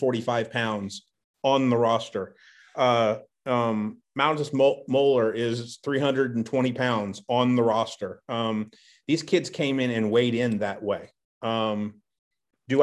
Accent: Wisconsin, United States; Joey went to high school 15 minutes from where I grew up in Wisconsin.

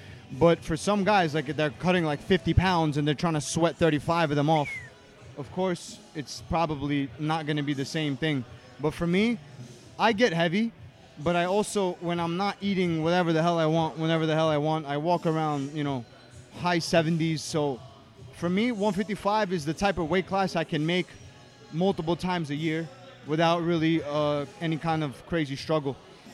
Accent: Brooklyn, New York, United States; I'm from Brooklyn, baby.

